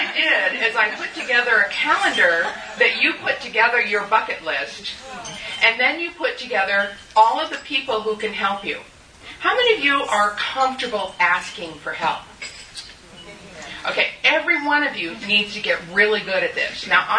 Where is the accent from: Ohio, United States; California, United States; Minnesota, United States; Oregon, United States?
California, United States; Mendocino; growing up in Mendocino. If you didn't get known in the community, you couldn't survive, right? Tiny little town, Mendocino.